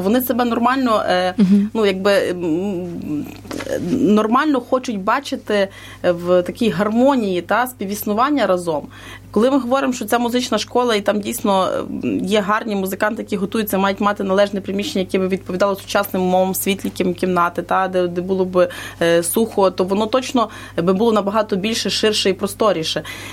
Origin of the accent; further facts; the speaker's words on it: Lviv, Lviv Oblast, Ukraine; але ми всі львів'яни